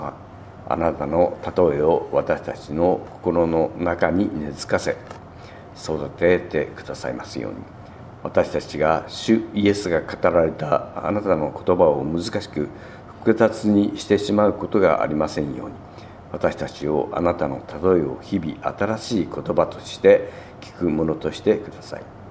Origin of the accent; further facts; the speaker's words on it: Hokkaido, Japan; 私はもちろん北海道から来ましたから、雪のない本州の、気候にびっくりしたわけであります